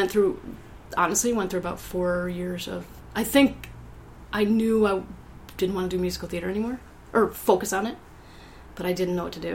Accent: New Haven, Connecticut, United States; I grew up right outside New Haven, near Yale.

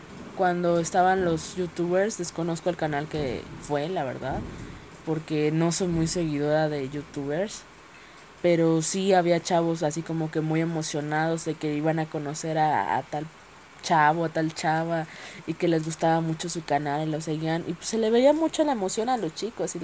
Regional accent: Cuernavaca, Morelos, Mexico; nosotros que somos de Cuernavaca para México

